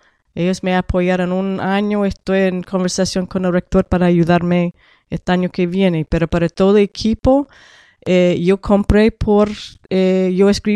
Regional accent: New York, United States; Spanish is a second language; now in Valparaíso, Chile; Yo soy de estado de Nueva York, en Estados Unidos, y yo nací en el norte, cerca de Canadá, en los campos. Yo soy de los campos

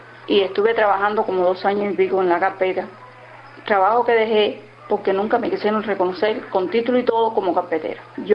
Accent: Covadonga, Cienfuegos, Cuba; moved away as an adult; now in Ciénaga de Zapata, Cuba; Soy oriunda de Central Covadonga, hoy Antonio Sánchez. Vine para aquí en el 65, que me casé con un compañero que vivía aquí. Desde entonces soy cienaguera, me creo de pura cepa. Aquí he vivido desde entonces.

